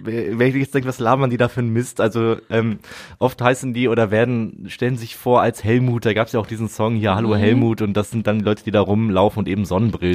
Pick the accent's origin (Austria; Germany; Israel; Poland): Germany; Velbert, North Rhine-Westphalia; ich bin in Velbert aufgewachsen